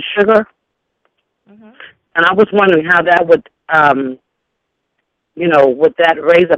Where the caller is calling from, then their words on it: South Carolina, United States; I'm calling from South Carolina.